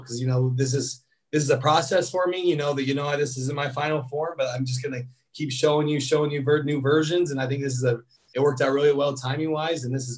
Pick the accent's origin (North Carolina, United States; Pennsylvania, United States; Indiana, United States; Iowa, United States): Iowa, United States; Des Moines; I grew up in Des Moines, Iowa, which is only 5 hours away.